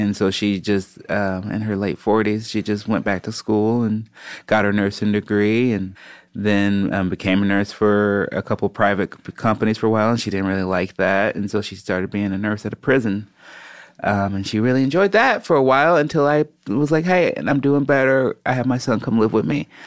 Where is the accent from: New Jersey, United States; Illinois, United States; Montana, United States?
Illinois, United States; Chicago; especially either growing up in Chicago or when I started comedy